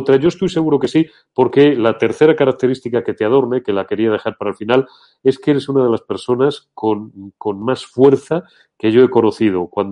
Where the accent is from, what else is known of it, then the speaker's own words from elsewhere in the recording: Castile and León, Spain; en mi tierra zamorana y un poco ya cercana a Galicia, que la considero mi segunda tierra